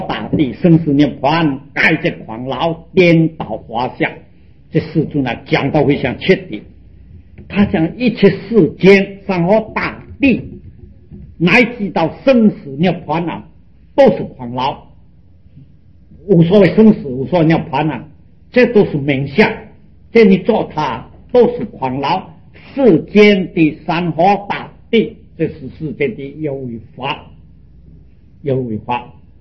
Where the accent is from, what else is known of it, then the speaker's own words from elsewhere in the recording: China; 我们中国人啊，建房子啊，等到他塌下来才讲，这是没有保险的。